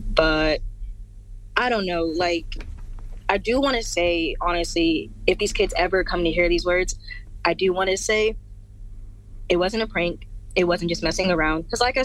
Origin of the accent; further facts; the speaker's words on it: Georgia, United States; so I'm from Georgia, you know, the deep south.